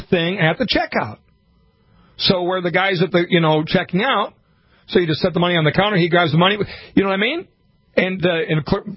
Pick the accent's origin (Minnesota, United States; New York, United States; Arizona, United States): Minnesota, United States; Montevideo; I grew up in Montevideo, Minnesota with a municipal liquor store.